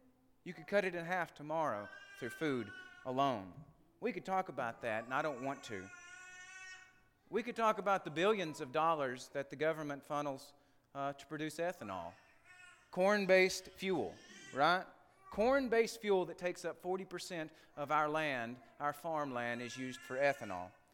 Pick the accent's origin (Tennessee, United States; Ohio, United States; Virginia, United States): Tennessee, United States; Jamestown; In my hometown, Jamestown, Tennessee, we have one of the highest unemployment rates in the nation.